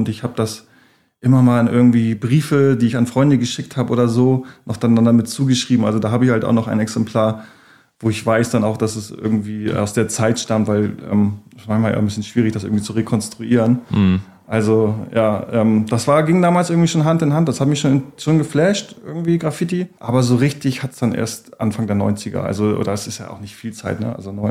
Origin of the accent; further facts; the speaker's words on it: Hamburg, Germany; also für mich als Hamburger ist es irgendwie echt so gewesen